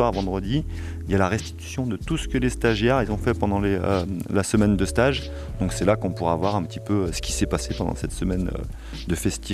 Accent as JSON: {"language": "French", "town": "Villefranche-sur-Saône", "region": "Auvergne-Rhône-Alpes", "country": "France", "tie": "born there", "said": "Moi, je suis né à Villefranche-sur-Saône, dans le Beaujolais."}